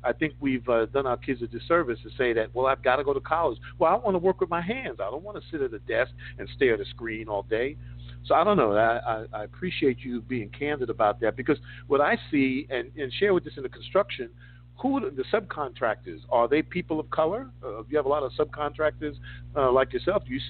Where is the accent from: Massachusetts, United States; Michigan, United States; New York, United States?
New York, United States; New York City; You know, I grew up in New York City, you know, a child of the projects.